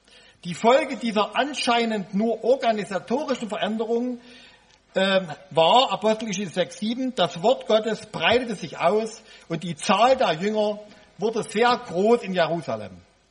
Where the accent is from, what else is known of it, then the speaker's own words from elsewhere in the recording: Raschau, Saxony, Germany; Meine Heimatgemeinde Raschau ist leider ein abschreckendes Beispiel. Anfang der 70er Jahre als Kind hatte ich dort die Aufgabe, die Leute zu zählen